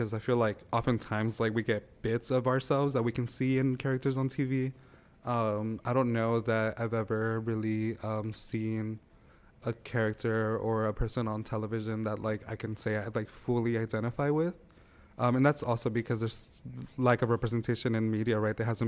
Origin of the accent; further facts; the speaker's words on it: California, United States; I grew up, I was like born in San Jose and I grew up in California. I've like never left Northern California. I've lived in Northern California all of my life.